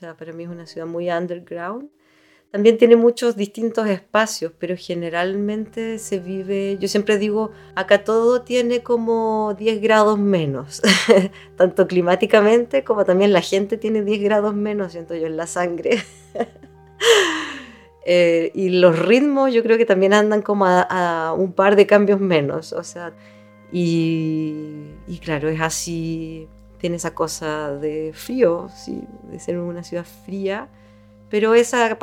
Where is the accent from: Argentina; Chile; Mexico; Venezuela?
Chile; now in Germany; vengo de Chile y vivo hace 5 años acá en Alemania.